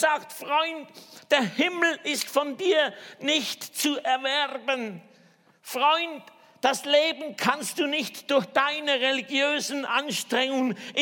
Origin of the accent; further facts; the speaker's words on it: Switzerland; Ich selber bin Schweizer. Der einzige in meiner Familie, der Schweizerdeutsch reden kann.